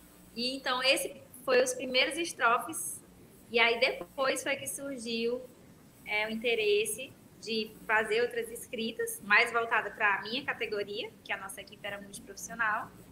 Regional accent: Bela Cruz, Ceará, Brazil; born there; now in Cruz, Brazil; eu sou aqui do Ceará. Eu nasci numa cidade bem pequena, que chama Bela Cruz. E atualmente eu moro em uma cidade vizinha, que chama Cruz, que é até onde tem o aeroporto internacional.

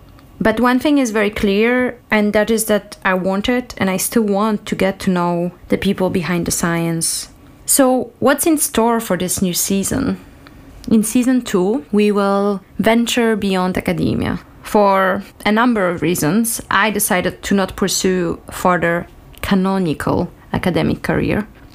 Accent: Warsaw, Masovian Voivodeship, Poland; English is a second language; now in Vienna, Austria; I have a PhD in developmental biology. I come from Warsaw in Poland, but I have lived in Vienna in Austria for the last 7 years.

